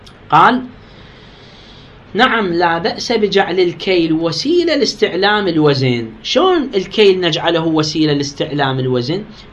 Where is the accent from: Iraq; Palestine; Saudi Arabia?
Iraq; لا زالت لعله في بعض الأرياف موجودة عندنا بالعراق